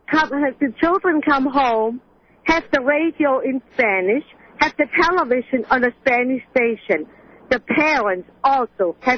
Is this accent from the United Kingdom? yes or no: no; Germany; now in United States; We speak from experience. We are immigrants from Germany.